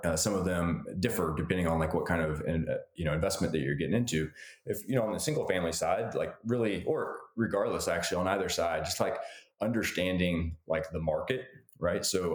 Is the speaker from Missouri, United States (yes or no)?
yes; Missouri, United States; mostly kind of back in Missouri where I grew up near my hometown and things of that nature.